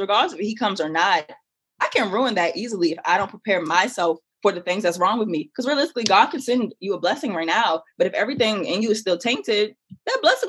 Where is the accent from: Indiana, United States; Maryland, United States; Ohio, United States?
Maryland, United States; I'm from Maryland.